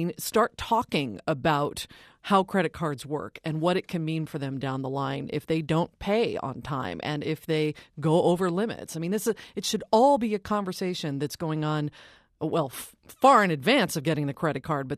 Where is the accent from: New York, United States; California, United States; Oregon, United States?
Oregon, United States; West Linn; That is my hometown. That is where I grew up.